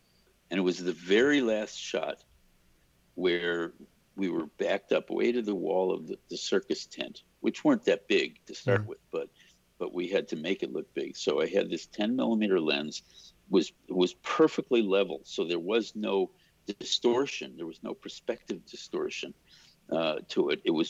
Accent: Chicago, Illinois, United States; moved away as an adult; now in Los Angeles, United States; When I came here from Chicago, came to LA from Chicago to go to Art Center, I found out where his house was

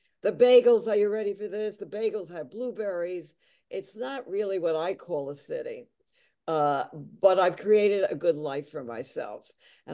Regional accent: Bronx, New York, United States; Well, I grew up in the Bronx. I hated it.

